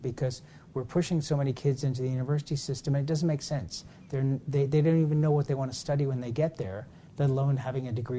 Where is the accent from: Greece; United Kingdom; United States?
United Kingdom; England; I was raised in England